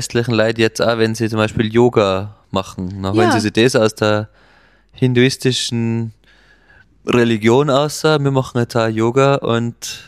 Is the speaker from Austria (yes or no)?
yes; Austria; bei uns in Österreich